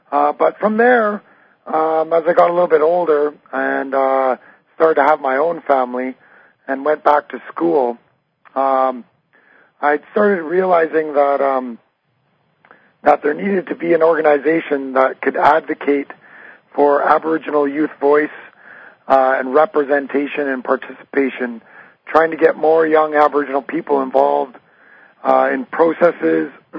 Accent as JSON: {"language": "English", "town": "Black Creek", "region": "British Columbia", "country": "Canada", "tie": "born or raised there", "also_born_or_lived": "Edmonton / Fort McMurray", "said": "But when I was about 5 years old, I moved out west and grew up on Vancouver Island in a little place called Black Creek, which is between Courtney and Campbell River on Vancouver Island."}